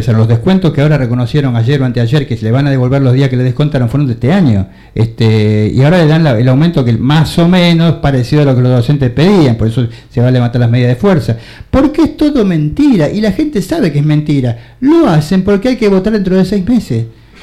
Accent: Argentina; los que estamos dentro del barco somos los argentinos.

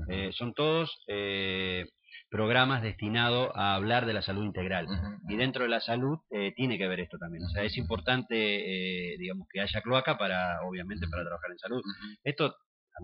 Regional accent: Concordia, Entre Ríos, Argentina; moved away; also born or lived in Buenos Aires; yo soy de Concordia, pero bueno, me fui, tuve 20 años en Buenos Aires

